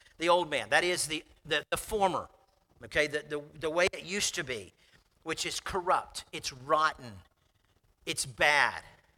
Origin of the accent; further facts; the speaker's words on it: Florida, United States; when I grew up in South Florida, the dirt in South Florida is so dark.